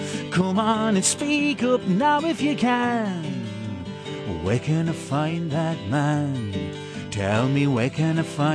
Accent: Newcastle, North East England, United Kingdom; Jack Common came from my hometown. He was from Newcastle

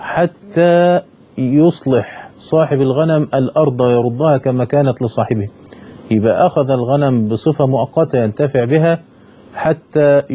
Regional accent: Egypt; كما كان الامر عندنا في مصر

